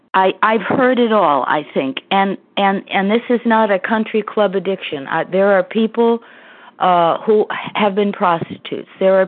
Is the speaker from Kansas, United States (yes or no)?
no; Connecticut, United States; from Connecticut, and I am recovered.